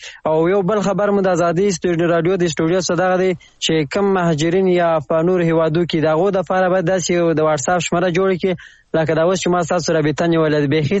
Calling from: Iran; ما د ایران هیواد د از د شهر اساسه سره مې اړه کنی ول

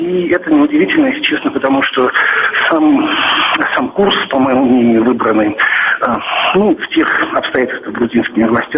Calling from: Brussels, Brussels-Capital Region, Belgium; я говорю из Брюсселя, а не из Амстердама.

